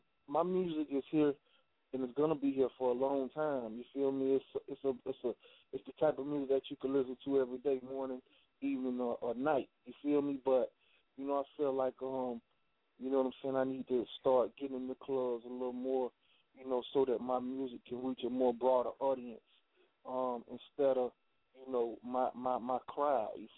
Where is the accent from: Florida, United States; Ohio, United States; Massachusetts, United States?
Florida, United States; Panama City; I'm from Panama City, Florida, so that's like 8 hours from Miami